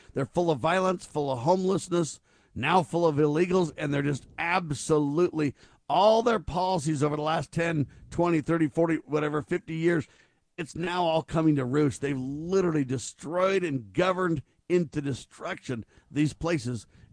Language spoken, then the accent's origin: English; California, United States; also born or lived in San Francisco Bay Area; And I grew up in Southern California. It was a wonderful place to live.